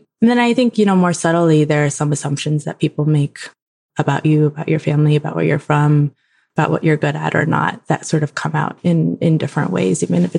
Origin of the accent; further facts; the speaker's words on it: Shanghai, China; moved away as an adult; also born or lived in San Francisco; now in United States; Yeah, so I was born in San Francisco, but my family is Chinese, and we moved to Shanghai when I was young. So I actually grew up, for the most part, in Shanghai, in the expat community there, and came back to the States for college.